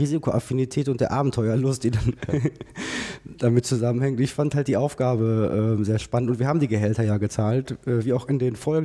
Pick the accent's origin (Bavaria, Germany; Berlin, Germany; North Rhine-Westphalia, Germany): North Rhine-Westphalia, Germany; Bochum; Naja, ich bin ja ein Kind des Ruhrgebiets. Ich bin in Bochum geboren und in Bochum auch zur Uni gegangen.